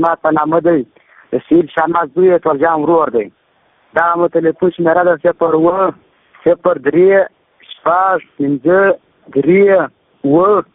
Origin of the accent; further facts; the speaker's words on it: Farah, Afghanistan; زه د فراه د ولایت یم د فراه د ولسوالۍ یم د پیو د کلي یم